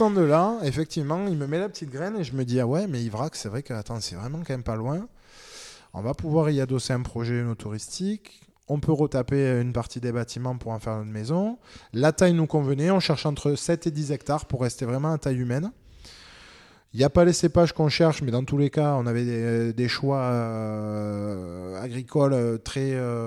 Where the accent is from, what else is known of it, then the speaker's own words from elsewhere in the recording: Sainte-Foy-la-Grande, Nouvelle-Aquitaine, France; Bordeaux a été un choix plus de cœur parce que je suis originaire d'ici et je voulais qu'on s'enracine à nouveau dans ma région natale. Je suis originaire de Sainte-Foy-la-Grande à 1 heure d'ici.